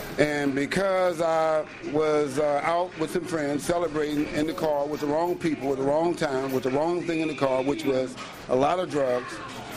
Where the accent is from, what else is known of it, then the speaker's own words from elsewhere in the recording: Pittsburgh, Pennsylvania, United States; I grew up on the Hill District area of Pittsburgh, which is one of the highest crime rate areas in the city.